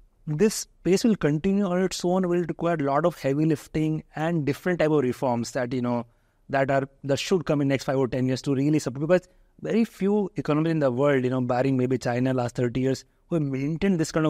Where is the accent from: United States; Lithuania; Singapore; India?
India; we as Indian, we all feel very proud of, you know, the continued pace of economic development.